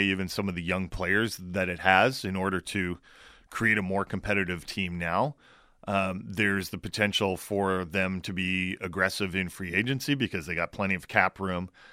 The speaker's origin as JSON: {"language": "English", "region": "Utah", "country": "United States", "tie": "born or raised there", "said": "I want to do something cool for Utah. I want to do something cool for my home state."}